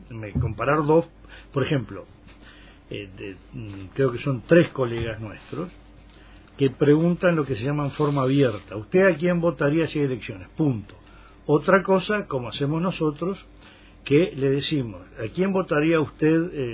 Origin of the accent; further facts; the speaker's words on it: Uruguay; a mí, como uruguayo, me parece un error